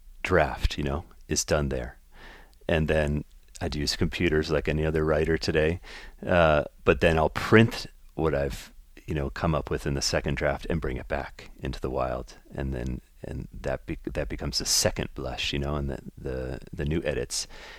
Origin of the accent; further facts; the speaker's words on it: Washington, District of Columbia, United States; from an East Coaster growing up in the Washington, D.C. area